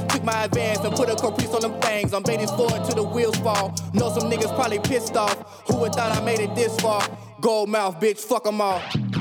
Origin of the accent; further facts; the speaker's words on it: Charlotte, North Carolina, United States; I'm from Charlotte, you know how these niggas